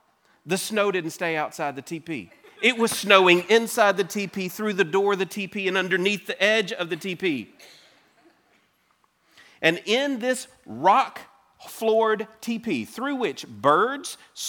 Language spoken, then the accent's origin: English; Louisiana, United States; Now, I'm from Louisiana, right? So this is new to me.